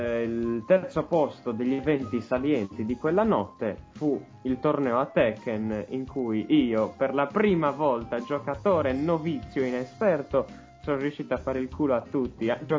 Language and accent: Italian; Sardinia, Italy; Che di Mirto rigorosamente noi siamo sardi, specifichiamolo, ci teniamo alle nostre culture e tradizioni.